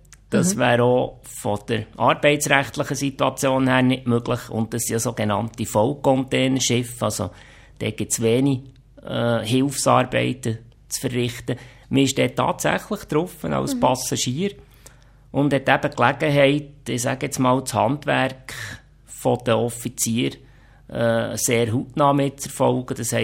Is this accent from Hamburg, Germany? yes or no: yes; Hamburg, Germany; also born or lived in Asia; Ich habe ja schon angesprochen, Hamburg einerseits, Asien andererseits, so ein bisschen meine Heimat.